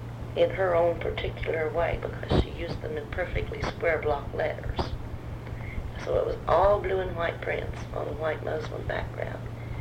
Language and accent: English; Indiana, United States; As I said, I was born in Indiana. I'm from Brown County, Indiana, which was a very isolated county.